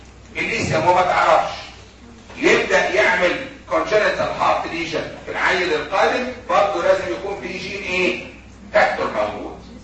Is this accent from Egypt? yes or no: yes; Egypt; لكن للاسف الشديد عندنا في مصر الادويه او الصيدليات عامله زي محلات البيع الاله